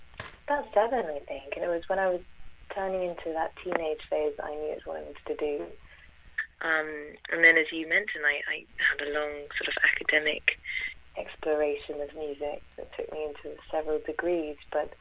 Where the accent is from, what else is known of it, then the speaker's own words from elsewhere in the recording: London, United Kingdom; born there; I was born in London. My dad's Norwegian and my mum moved to London when she was about 13. She was born in South Africa.